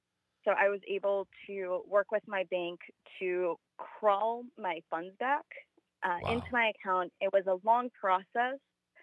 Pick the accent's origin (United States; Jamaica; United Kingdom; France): United States; Wisconsin; I'm from the Milwaukee area, specifically Waukesha County.